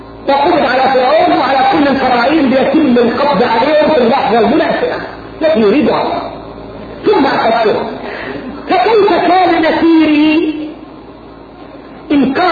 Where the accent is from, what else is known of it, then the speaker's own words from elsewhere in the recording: Egypt; إحنا في مصر